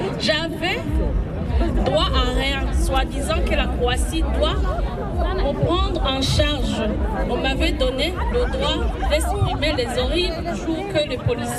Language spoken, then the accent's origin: French; Burundi; moved away as an adult; now in Switzerland; Je suis originaire du Burundi, ancien journaliste du Burundi depuis en 2021. Exil pour chercher la paix et la protection des droits humains. J'ai traversé dans un pays à un autre, arrivé en Suisse en 2022.